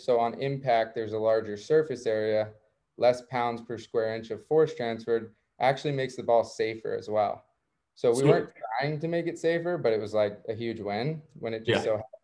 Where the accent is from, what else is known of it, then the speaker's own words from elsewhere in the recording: Jupiter, Florida, United States; I grew up in South Florida in Jupiter.